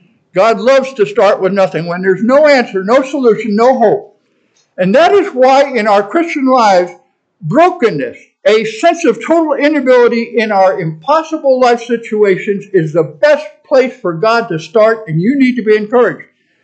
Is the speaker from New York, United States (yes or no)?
yes; New York City, New York, United States; Born and raised in New York City. In the highest crime area of New York City, the South Bronx, Malachi Mafia headquarters right around the corner from my house.